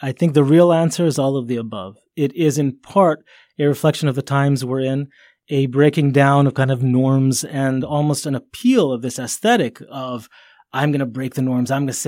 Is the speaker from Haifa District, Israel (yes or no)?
no; Jerusalem, Jerusalem District, Israel; He's my age, and I would see him in Jerusalem. I grew up in Jerusalem.